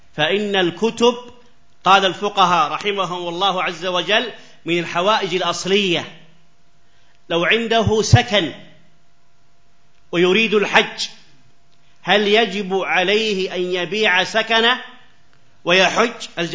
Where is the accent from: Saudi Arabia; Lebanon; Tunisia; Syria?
Saudi Arabia; المجمعة منطقة عندنا في السعودية.